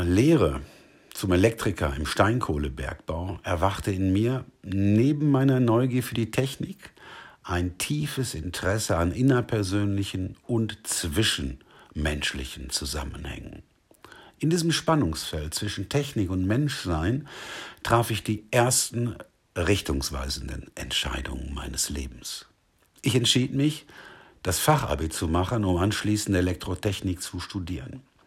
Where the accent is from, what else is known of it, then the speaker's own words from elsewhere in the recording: North Rhine-Westphalia, Germany; Aufgewachsen bin ich im Bergarbeitermilieu des Ruhrgebietes.